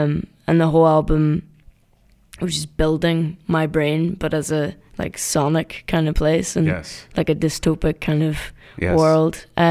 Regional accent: Derry, Northern Ireland, United Kingdom; I finished tour and I went back to my hometown, which is Derry, which is a rural kind of town, top of Ireland.

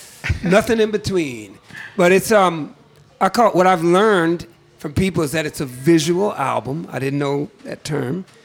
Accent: California, United States; I mean, I'm from California, but I go back to the Revolutionary War.

